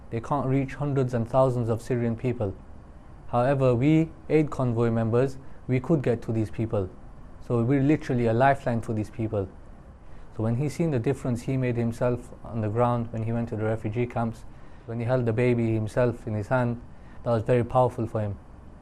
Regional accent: United Kingdom; look, I'm a British Muslim

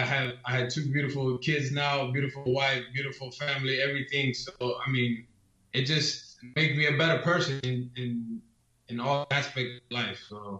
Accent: Sweden; now in Las Vegas, United States; my mom is from Sweden. My dad is from Gambia. Gambia is 95% Muslim. So I grew up in Sweden. I mean, I've always been Muslim

